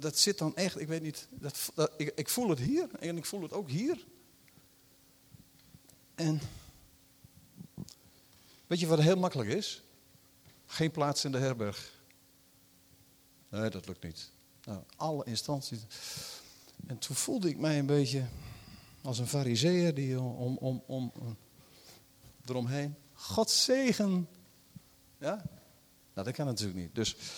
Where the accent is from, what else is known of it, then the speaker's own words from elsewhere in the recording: Netherlands; Maar wij willen, vooral als Nederlanders, voor een dubbeltje op de eerste rij.